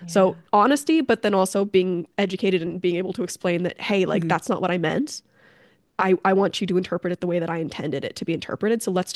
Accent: Canada; I'm from Canada and I speak both English and French

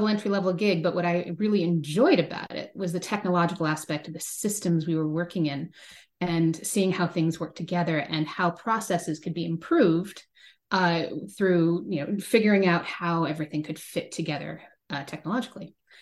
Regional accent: California, United States; I came by virtue of growing up in the Bay Area and surrounded by all the big tech firms that you've heard of, Apple, Google, Yahoo, all of those.

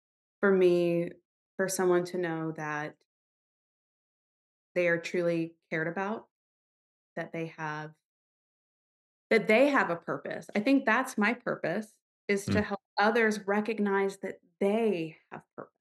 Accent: Deep South, United States; But I'm from the Deep South, so I'll use this analogy.

